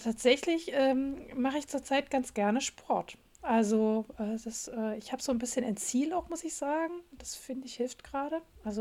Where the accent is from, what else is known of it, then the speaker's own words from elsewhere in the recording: Radebeul, Saxony, Germany; Und ich bin ja in Sachsen aufgewachsen, genau genommen in Radebeul.